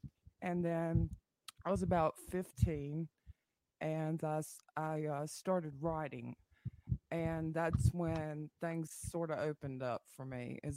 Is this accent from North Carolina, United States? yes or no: yes; North Carolina, United States; I am actually born and raised around the Outer Banks, and I was actually born in Lisbon City.